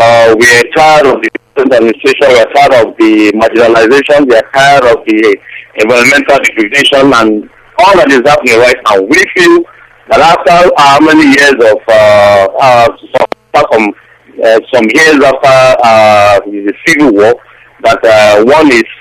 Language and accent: English; Nigeria; No, I'm an Igbo man.